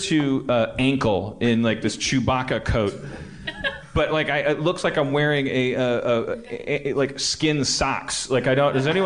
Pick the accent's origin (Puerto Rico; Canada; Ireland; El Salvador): Puerto Rico; when I was growing up in Puerto Rico